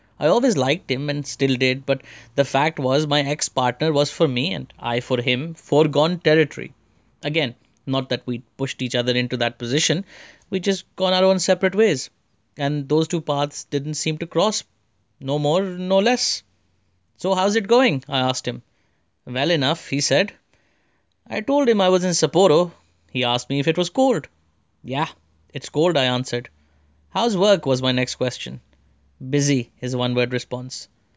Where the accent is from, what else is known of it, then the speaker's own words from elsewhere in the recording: India; accent: Indian; this is my Indian accent.